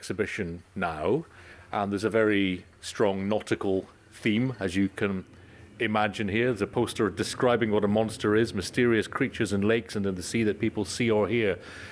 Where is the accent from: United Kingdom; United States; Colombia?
United Kingdom; Inverness, Scotland; I'm from Inverness in the UK originally, so very near Loch Ness.